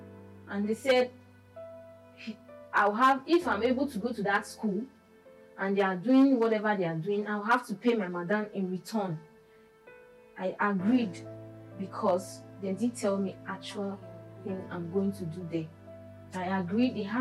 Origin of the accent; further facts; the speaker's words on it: Nigeria; now in Russia; I was trafficked from Nigeria to Russia. It was not a nice experience at all. My younger ones were six in numbers, so you can imagine the hardship. There was no uncle, there was no auntie to help us.